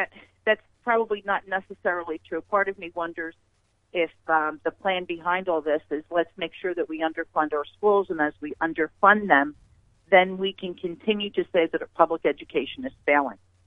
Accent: Pennsylvania, United States; I come from Bucks County, the Council Rock School District.

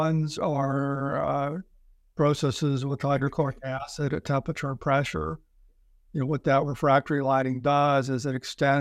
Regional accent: Ohio, United States; No, I grew up here in Northeast Ohio, but went to UC.

